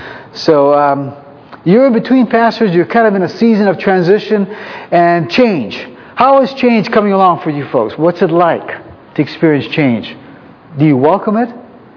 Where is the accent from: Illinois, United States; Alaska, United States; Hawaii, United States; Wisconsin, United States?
Hawaii, United States; now in California, United States; And I was born and raised in Hawaii, and I've been spending most of my life here on the West Coast for the last 30-something years.